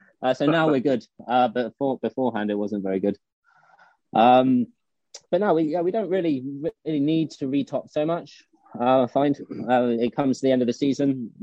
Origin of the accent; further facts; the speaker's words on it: Jamaica; We grew up in Jamaica with my brother.